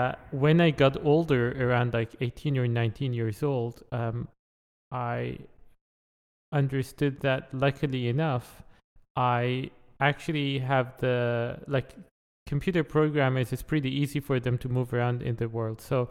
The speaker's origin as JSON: {"language": "English", "country": "Iran", "second_language": "English", "moved": "as an adult", "lives_now": "Netherlands", "said": "I'm actually from Iran, and I relocated to the Netherlands when was it? 4 years ago? Yeah, 4 years ago."}